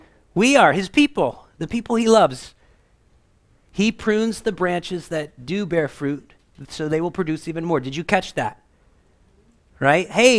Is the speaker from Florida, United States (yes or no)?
yes; Florida, United States; you know, I grew up in Florida, so the things we may have pruned may have been oranges or tangerines and grapefruits